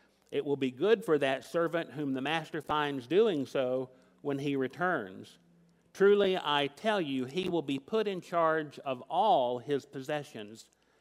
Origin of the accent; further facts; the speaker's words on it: Tennessee, United States; to use a term I knew growing up in Tennessee